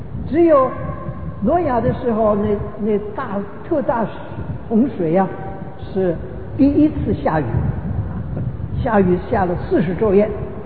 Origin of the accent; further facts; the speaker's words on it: Guangdong, China; 我们广东人的对这个文字的这个发音呢，是保持着这个古代的发音。